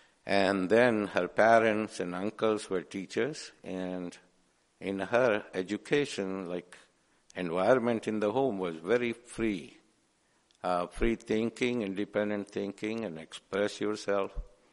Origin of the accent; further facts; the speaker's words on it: West Bengal, India; I said, I'm from Bengal. Oh, are you Bengali? He said, I know 3 Bengalis.